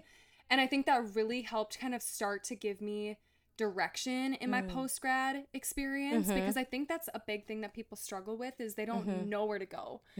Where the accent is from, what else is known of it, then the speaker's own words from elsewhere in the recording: Minnesota, United States; also born or lived in Iowa; I graduated from the University of Iowa, it was winter of, I think, 2022. Mm. And I moved back to my hometown in like Minnesota.